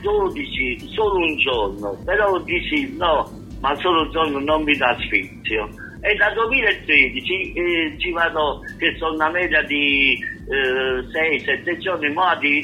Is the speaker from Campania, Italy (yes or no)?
yes; Naples, Campania, Italy; now in Florence, Italy; io sono di Napoli, abito a Firenze